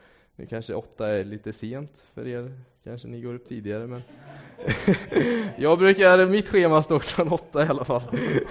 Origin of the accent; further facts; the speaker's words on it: Åsarp, Västra Götaland County, Sweden; now in Varberg, Sweden; Och jag kommer ifrån Åsarp, heter det. Det är uppe på Västgötaslätten.